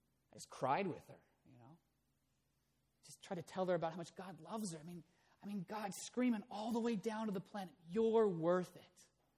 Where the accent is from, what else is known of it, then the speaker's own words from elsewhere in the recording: Portland, Oregon, United States; also born or lived in Nebraska; I said it's Oregon skydiving because I grew up in Portland. I'm from Nebraska, but I grew up here in the Northwest.